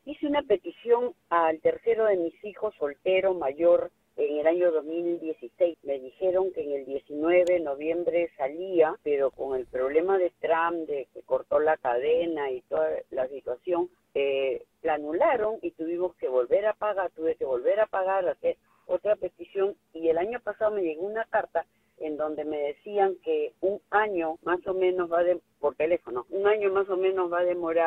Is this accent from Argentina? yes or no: no; Peru; Soy peruana, él está en Lima también.